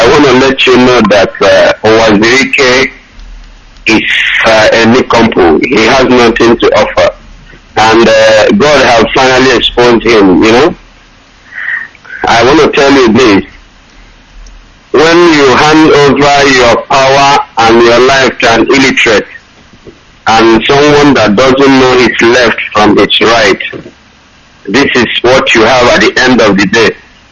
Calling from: Kuala Lumpur, Federal Territory of Kuala Lumpur, Malaysia; I'm calling from Kuala Lumpur, Malaysia here.

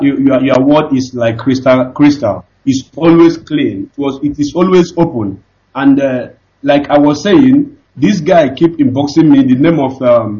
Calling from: Dakar, Senegal; I'm calling from Dakar, Senegal.

